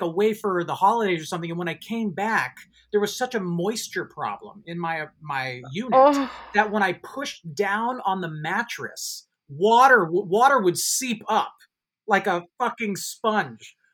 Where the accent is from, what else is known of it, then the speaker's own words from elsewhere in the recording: California, United States; No shit. No way. I'm from Marin County.